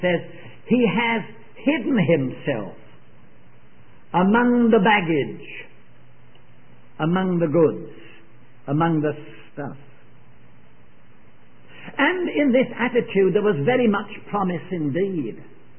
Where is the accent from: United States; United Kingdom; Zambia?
United Kingdom; England; because I'm an Englishman and I'm an English assemblyman